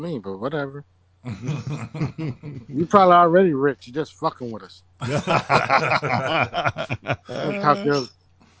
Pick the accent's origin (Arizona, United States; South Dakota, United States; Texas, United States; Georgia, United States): Texas, United States; No, man, I'm from Texas.